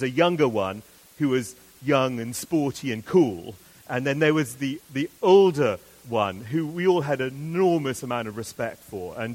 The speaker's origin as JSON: {"language": "English", "region": "England", "country": "United Kingdom", "said": "I went to visit my home country of England"}